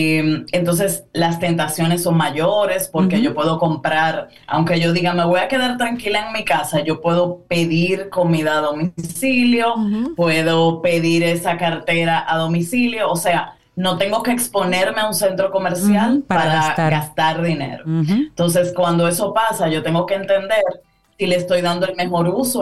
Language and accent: Spanish; Dominican Republic; Como dominicanos somos muy dados a tener todo